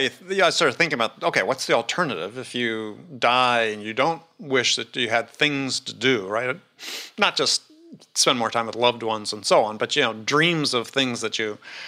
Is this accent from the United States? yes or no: yes; Wisconsin, United States; I almost ended up growing up in Knoxville instead of Wisconsin.